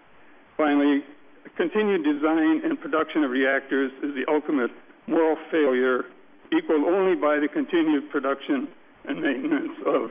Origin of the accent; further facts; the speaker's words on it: Michigan, United States; I'm from St. Clair Terrace, Michigan